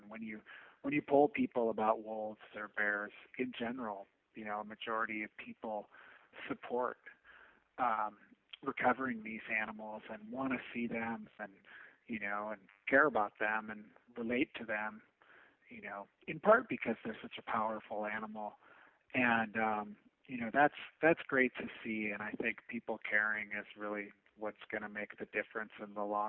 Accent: Minnesota, United States; Yeah, I grew up in Minnesota and myself, and I often spent a lot of time as a kid just thinking about the plains and thinking about what used to be there

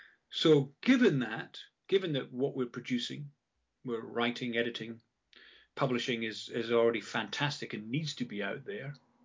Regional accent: Scotland, United Kingdom; I grew up in Scotland in the early 80s, which was a tough time for everyone.

